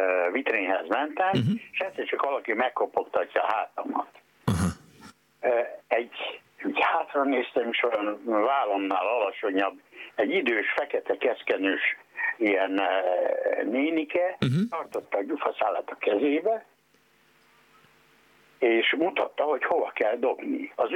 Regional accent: Zakarpattia Oblast, Ukraine; Én kárpátaljai vagyok.

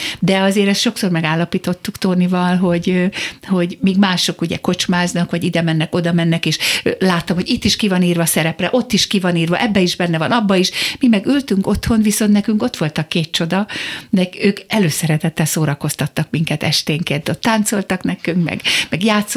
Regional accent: Budapest, Hungary; az én osztályfőnököm módszeresen dolgozott ellenem, mint pesti lány ellen.

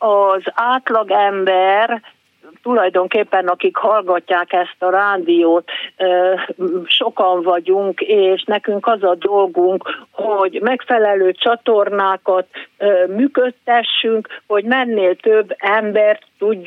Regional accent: Hungary; de azért magyarok vagyunk valamennyien, és egy nép vagyunk, egy ország vagyunk

